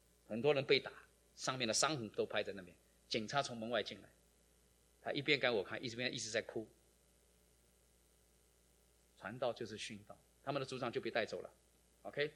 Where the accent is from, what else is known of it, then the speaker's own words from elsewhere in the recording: China; 这一定是这个画家不仅是中国人，而且他知道这个门徒里面不只是那个，还有我们中国人呢。